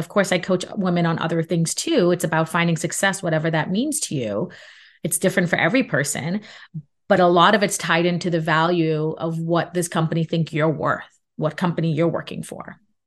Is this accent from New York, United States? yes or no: yes; Brooklyn, New York, United States; I mean, I'm from a Caribbean background. I grew up in Brooklyn.